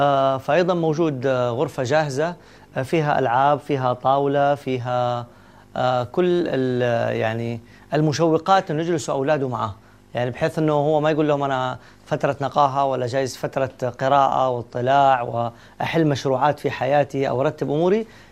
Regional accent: Saudi Arabia; نحن جايين من السعودية على هذا المكان في السويد.

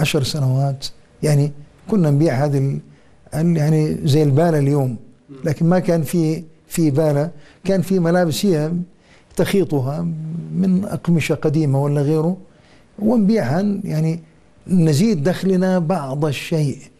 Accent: Palestine; رجع إلى فلسطين، تزوج من بلدتنا، والدتي من أصول من بيت المصري.

